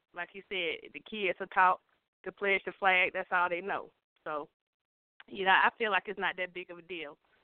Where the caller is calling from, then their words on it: Lithia Springs, Georgia, United States; I'm calling from Lithia Springs.